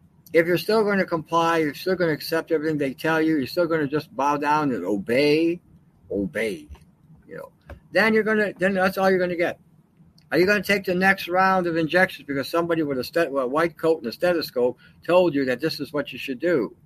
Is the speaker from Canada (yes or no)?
yes; Canada; As a Canadian, I got royally jammed.